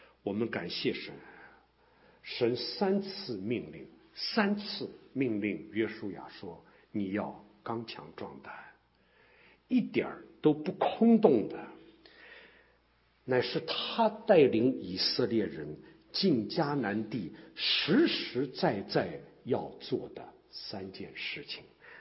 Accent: Shanghai, China; 那么我是上海人啊，上海话不叫巷子，巷子是北方话，上海话叫弄堂啊。

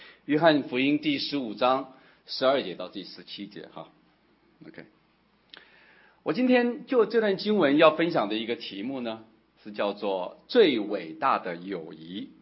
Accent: Wuhan, Hubei, China; 我的老家在湖北啊，在我们湖北武汉有一个地方哈

